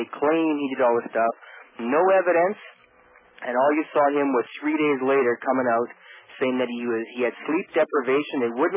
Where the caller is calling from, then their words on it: Canada; I'm calling from Canada.